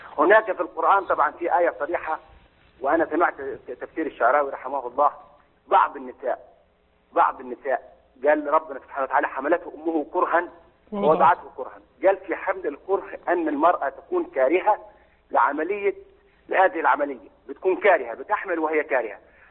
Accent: Upper Egypt, Egypt; now in Saudi Arabia; انا صعيدي مصري موجود هنا في المملكه في السعوديه

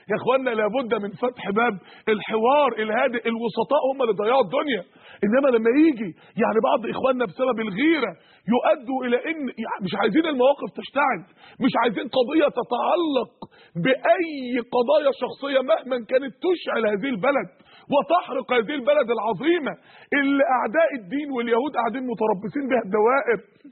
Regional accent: Egypt; انت مصري وانا مصري، دي بلدي ودي بلدك

